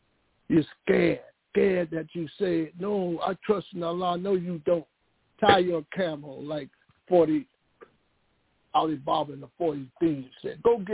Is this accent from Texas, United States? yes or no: no; New Jersey, United States; What's wrong with any part of Jersey? Well, I'm just using us because I'm from Jersey.